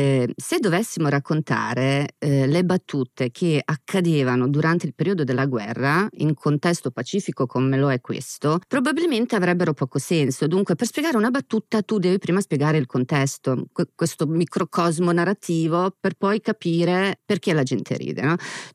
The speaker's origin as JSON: {"language": "Italian", "town": "Milan", "region": "Lombardy", "country": "Italy", "said": "Vengo dalla Bovisasca."}